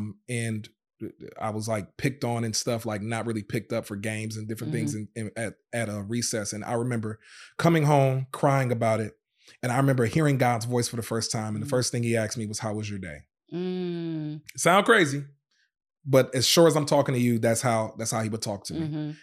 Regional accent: Racine, Wisconsin, United States; also born or lived in Zion, Illinois; Born in Zion, Illinois, but we moved to Racine, Wisconsin when I was, I think about 5 years old.

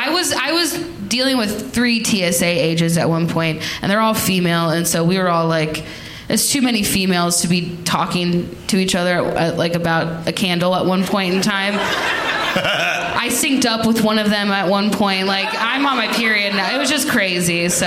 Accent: Cincinnati, Ohio, United States; I am from Cincinnati, and that is close

